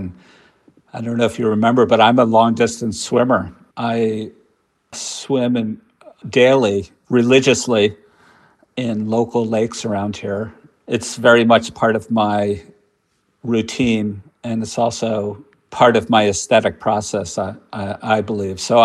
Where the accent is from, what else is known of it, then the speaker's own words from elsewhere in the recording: Brooklyn, New York, United States; I grew up in Park Slope in Brooklyn, and my father was a psychoanalyst, and he had his office in the basement of our home in Park Slope